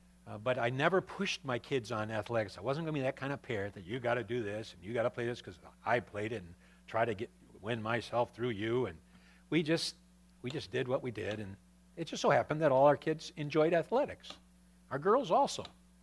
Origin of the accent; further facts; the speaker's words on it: Michigan, United States; Remember, we're from Michigan, all right?